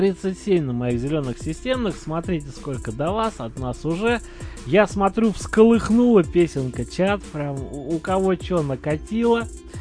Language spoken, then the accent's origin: Russian; Tula, Tula Oblast, Russia; когда меня судьба закинула на Вологодчину, я там очень долго прожил, а сам-то я туляк.